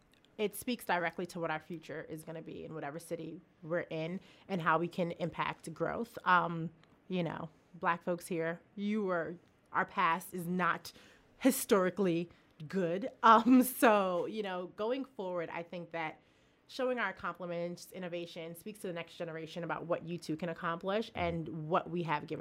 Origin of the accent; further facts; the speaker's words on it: Queens, New York, United States; Okay, I'm from Queens.